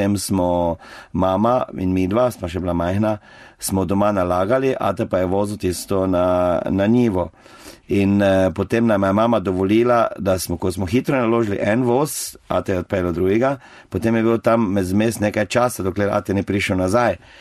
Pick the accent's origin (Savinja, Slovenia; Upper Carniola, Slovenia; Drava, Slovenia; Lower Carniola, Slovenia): Drava, Slovenia; Pobrežje; also born or lived in Zagreb; Jaz sem doma iz Pobrežja, župnije Videm pri Ptuju. Tam sem odraščal, tam sem tudi končal osnovno šolo. Potem po osnovni šoli sem šel v gimnazijo v Zagreb, klasično gimnazijo sem v Zagrebu končal.